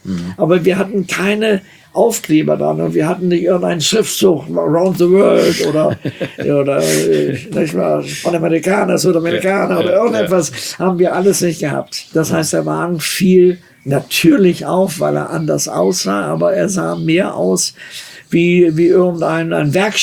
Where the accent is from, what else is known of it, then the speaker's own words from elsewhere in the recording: Germany; ich bin ja Deutscher